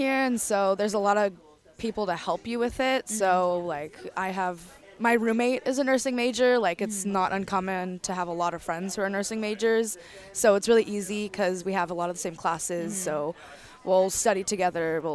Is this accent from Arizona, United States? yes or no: no; San Diego, California, United States; I'm from San Diego, California.